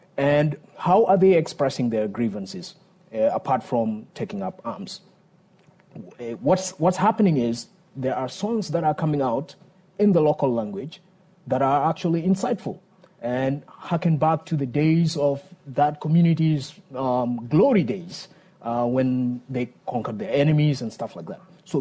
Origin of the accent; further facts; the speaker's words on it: Yei, Central Equatoria, South Sudan; just take where I come from Central Equatoria, around Ye.